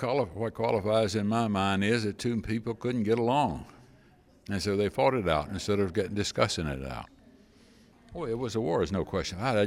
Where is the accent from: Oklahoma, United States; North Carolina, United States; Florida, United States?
North Carolina, United States; I'll tell you that I'm a Yankee, and then you're going to say where, and I'm going to say I came from North Carolina.